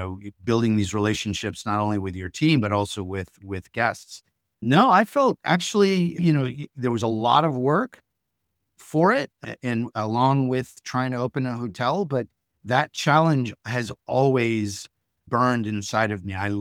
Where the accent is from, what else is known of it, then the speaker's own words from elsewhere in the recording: West Coast, United States; I'm originally from the West Coast, so getting closer to the West Coast for the first time in 20 years sounded like a good opportunity